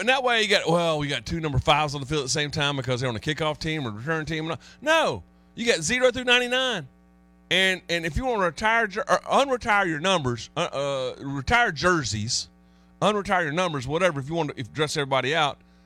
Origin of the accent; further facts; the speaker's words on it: Chester, Pennsylvania, United States; I want to get Kenny Calicut's. I'm from Chester.